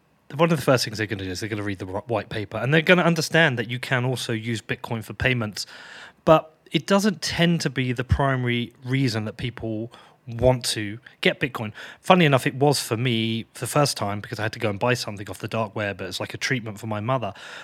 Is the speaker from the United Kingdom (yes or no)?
yes; United Kingdom; we're from Western countries, you know, you're from the US, I'm from the UK.